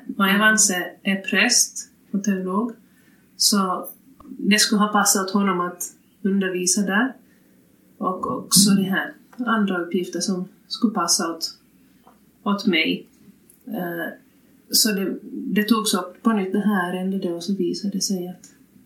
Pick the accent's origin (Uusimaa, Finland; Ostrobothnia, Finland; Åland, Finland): Ostrobothnia, Finland; Oravais; och jag är hemma från Oravai-skogarna.